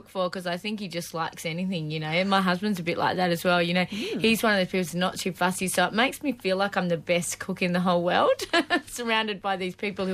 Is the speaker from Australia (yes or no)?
yes; Nullarbor Plain, Australia; There's a song on there about how I grew up on the Nullarbor Plain and things like that.